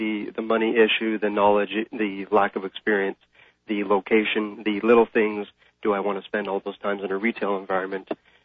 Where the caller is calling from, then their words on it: Toronto, Ontario, Canada; I'm calling from Toronto.